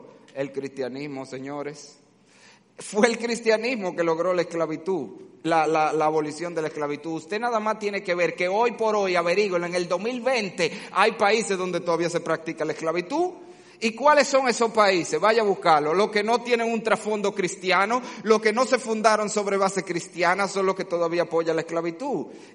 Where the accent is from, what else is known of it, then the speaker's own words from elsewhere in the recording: Dominican Republic; como dominicanos y como ciudadanos de esta tierra que también lo somos